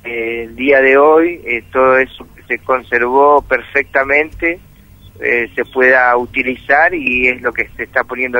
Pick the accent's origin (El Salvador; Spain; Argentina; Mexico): Argentina; Puerto Piray, Misiones; Yo soy de Puerto Piraí, sí.